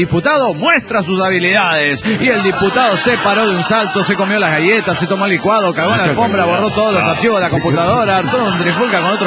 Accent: Bucaramanga, Santander, Colombia; de Bucaramanga, Colombia.

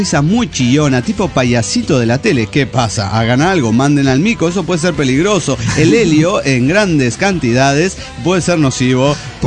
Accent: Chile; me decía que dicho contenido estaba bloqueado en mi país, Chile, por derechos de autor.

